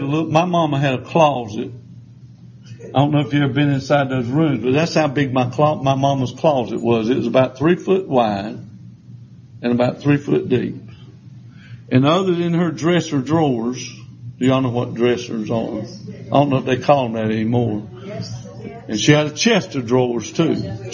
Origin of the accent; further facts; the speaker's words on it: Lancaster, South Carolina, United States; You know, I come from Lancaster. We don't have but one culture down there, redneck.